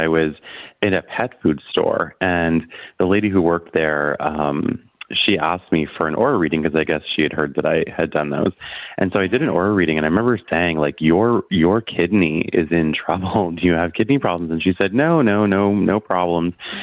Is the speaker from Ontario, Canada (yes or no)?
yes; Carleton Place, Ontario, Canada; not far from where I live now. I was in Carlton Place, where I grew up here in Canada.